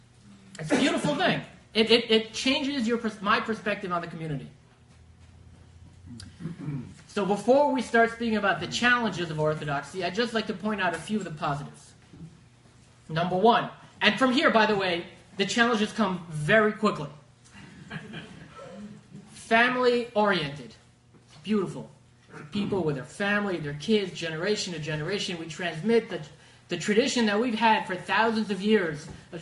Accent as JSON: {"language": "English", "country": "United States", "tie": "born or raised there", "said": "I grew up near the George Washington Bridge"}